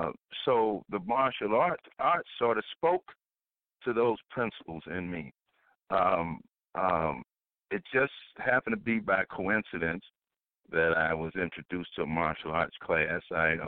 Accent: Chicago, Illinois, United States; I grew up, like many young African-Americans, I grew up in the Chicago area in the inner city.

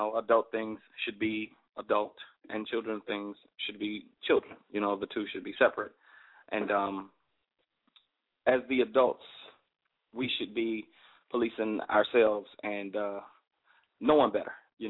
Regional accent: Miami, Florida, United States; also born or lived in Chicago; now in Los Angeles, United States; Your boy was born in Chi-Town. That's why I'm hurt about my Bulls, but I was raised in Miami, you know what I'm saying? Currently living in Los Angeles.

